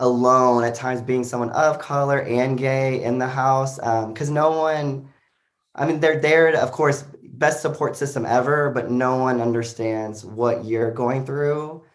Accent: Joshua, Texas, United States; Grew up in a small town called Joshua, Texas

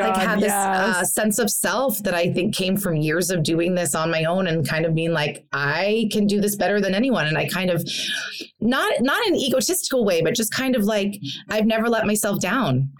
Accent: New York, United States; now in Los Angeles, United States; I hate LA. I'll never live in LA. I'm a New Yorker. I'm a theater girl.

